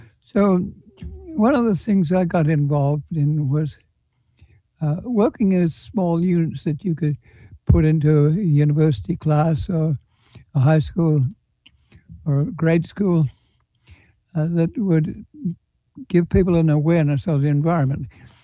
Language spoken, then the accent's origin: English; Australia; now in United States; I came from Australia